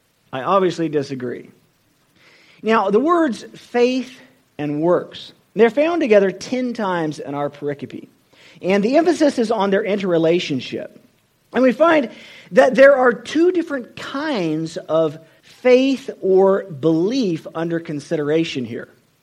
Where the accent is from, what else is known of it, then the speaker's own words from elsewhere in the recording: California, United States; Since I'm from California, I had to look it up.